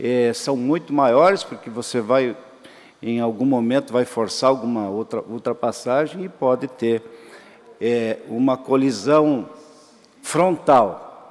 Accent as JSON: {"language": "Portuguese", "region": "Santa Catarina", "country": "Brazil", "said": "porque como catarinense também, eu acho que é motivo de orgulho"}